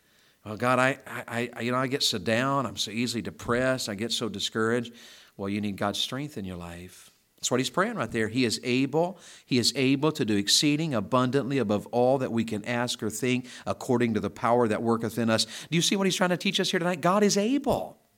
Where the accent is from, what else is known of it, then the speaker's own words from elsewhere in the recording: United States; I'm from America.